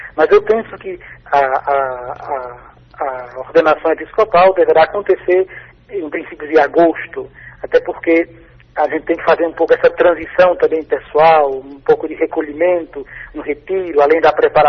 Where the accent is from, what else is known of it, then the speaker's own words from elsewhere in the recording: Araripina, Pernambuco, Brazil; eu estou pensando em celebrar na minha cidade natal, Araripina.